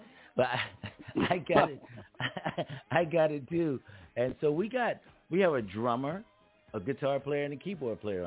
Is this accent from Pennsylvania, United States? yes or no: yes; Philadelphia, Pennsylvania, United States; even though I'm from Philly, but I did all my career on the West Coast with Solar, right? And so, but my home and my heart has always been in Philly.